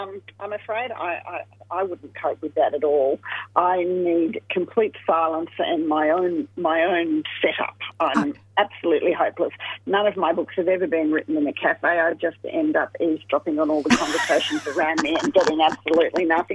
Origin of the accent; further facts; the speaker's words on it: Geelong, Victoria, Australia; Well, we're from Geelong, so we have to travel up.